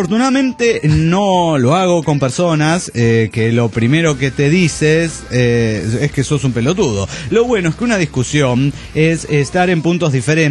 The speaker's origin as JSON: {"language": "Spanish", "region": "Tamaulipas", "country": "Mexico", "also_born_or_lived": "Mexicali", "said": "cuando vivía yo en Mexicali, Baja California. Yo soy del estado de Tamaulipas, originario, donde nunca tiembla."}